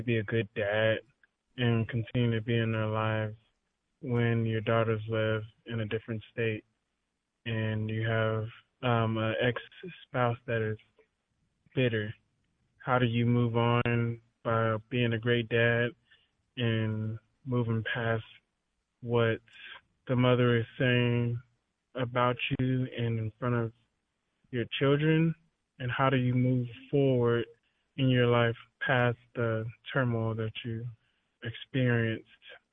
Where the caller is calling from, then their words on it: Texas, United States; I'm calling from Texas.